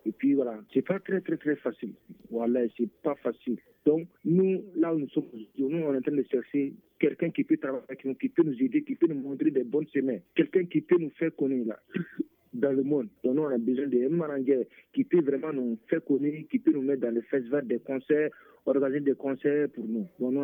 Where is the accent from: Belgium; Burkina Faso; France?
Burkina Faso; now in Bamako, Mali; musicien, je viens de Burkina Faso, mais là, je me suis installé ici à Bamako.